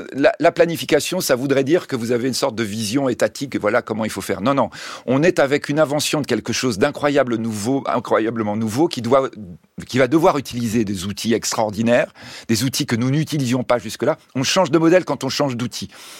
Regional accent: Bordeaux, Nouvelle-Aquitaine, France; c'est un mot qu'en tant que Bordelais j'aime beaucoup

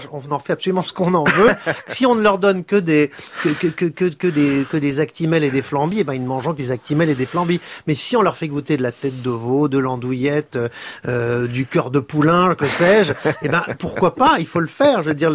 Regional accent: Paris, Île-de-France, France; Je suis parisien, je vis Paris, je respire Paris

